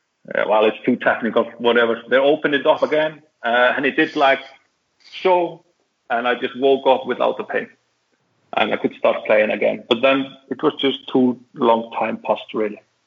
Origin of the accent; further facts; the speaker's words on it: Eastern Region, Iceland; English is a second language; when I was growing up in East Iceland in the fishing village I mentioned, being in football was the most enjoyable thing I'd ever done